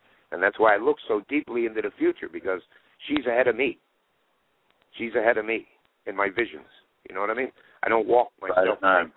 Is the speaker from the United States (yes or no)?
no; Ireland; I'm Irish, of course. My enemy has always been the Anglo-Saxons.